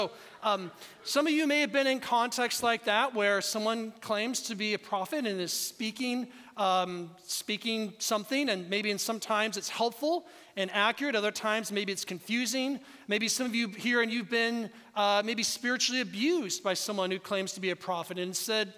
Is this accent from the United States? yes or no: yes; Seattle, Washington, United States; also born or lived in Kansas; now in Oregon, United States; I'm originally from the Northwest, so I'm not a Kansan by birth. I'm a Seattleite, way up in that corner. But we lived in Kansas for 14 years.